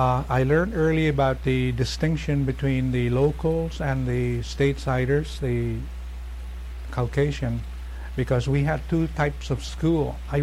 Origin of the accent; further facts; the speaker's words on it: Hagatna, Guam; I saw the destruction of the place, of the island, the homes in Agaña, and I am from Agaña, and I remembered many of the homes and many of my neighbors, my own home.